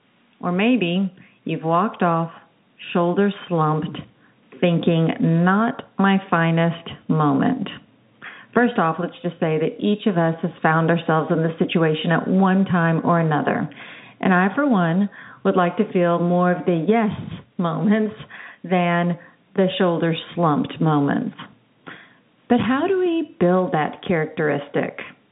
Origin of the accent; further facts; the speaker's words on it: Killeen, Texas, United States; maybe because I'm from Fort Hood, which is, you know, largest military base in the free world. So I grew up in Killeen, Texas. That's where I'm from.